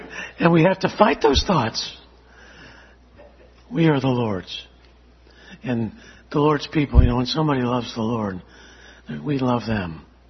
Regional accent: Baden-Württemberg, Germany; And growing up in Swabia, I told my wife one time

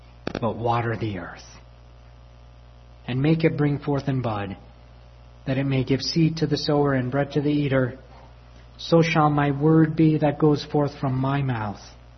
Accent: Tehran, Tehran Province, Iran; English is a second language; This is my hometown in Tehran, Iran.

